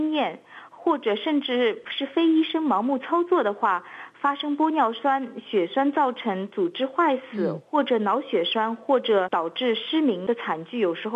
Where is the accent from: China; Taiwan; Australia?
Australia; 实际上我们澳洲人比美国人更爱整容